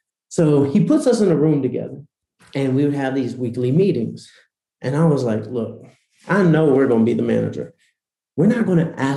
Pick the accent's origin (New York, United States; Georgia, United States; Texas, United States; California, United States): Georgia, United States; Atlanta; So I grew up in Atlanta. My grandfather sold vacuum cleaners.